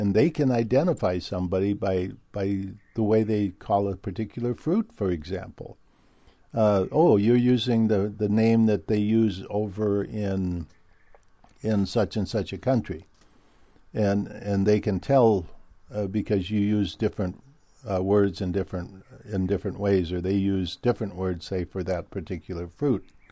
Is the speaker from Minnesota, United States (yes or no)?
yes; Minnesota, United States; I'm from the Midwest, raised in, you know, Minnesota, the heart of the Midwest.